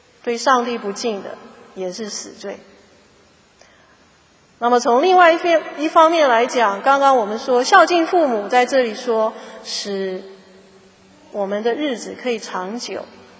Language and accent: Chinese; China; 这个是我们中国人特别的恩典